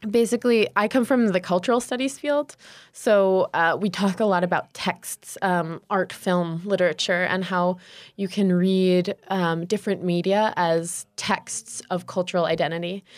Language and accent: English; Wilton, Connecticut, United States; also born or lived in New Haven; So I am from Connecticut in the United States. I was born in New Haven, but then when I was very young, moved to a small town called Wilton, Connecticut, which is in Fairfield County